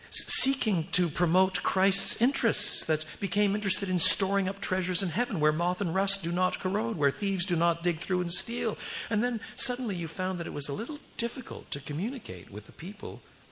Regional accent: Quebec, Canada; I was brought up in French Canada and I happily kiss people on both cheeks, yet my parents were both born in the UK.

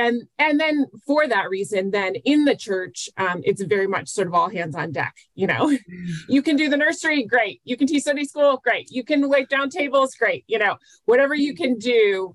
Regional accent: Connecticut, United States; So I grew up in Connecticut. I'm a pastor's daughter. So I grew up in a pastor's family.

